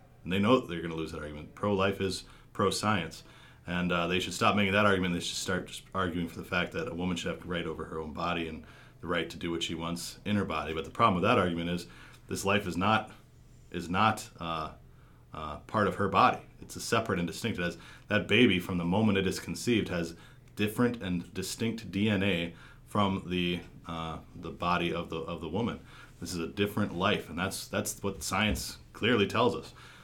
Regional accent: Fond du Lac, Wisconsin, United States; where I grew up there in Fond du Lac too.

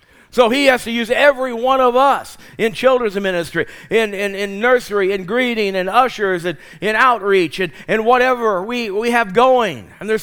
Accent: California, United States; And I came from California. We didn't know what we were doing, but God led us all the way.

